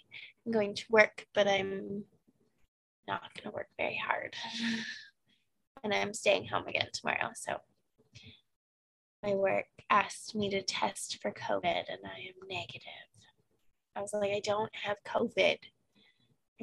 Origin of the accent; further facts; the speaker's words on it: Canada; and we're Canadian, so like wearing shoes in the house is not something you